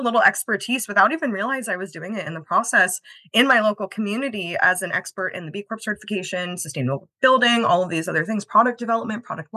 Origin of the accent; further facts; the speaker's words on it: Los Angeles, California, United States; I grew up going to marine biology camp. I grew up in Los Angeles.